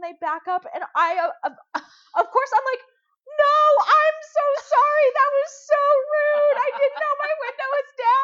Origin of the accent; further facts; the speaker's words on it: Reno, Nevada, United States; moved away as an adult; also born or lived in North Carolina / Utah; I'm from Reno. I moved across the country when I got married, moved to North Carolina. My husband was in the military there.